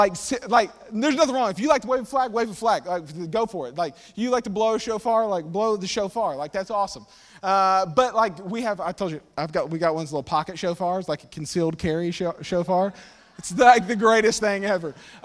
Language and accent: English; Corbin, Kentucky, United States; But I'm from Kentucky originally. I was born in Corbin, Kentucky. It's hole in the wall, home of Colonel Sanders and KFC.